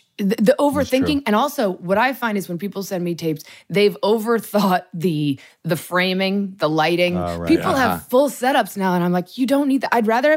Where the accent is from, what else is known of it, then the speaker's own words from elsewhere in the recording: New York, United States; also born or lived in Washington, D.C.; now in Los Angeles, United States; But I graduated and left the suburbs of Massachusetts after growing up in New York and then D.C. And I had never spent much time in the West Coast.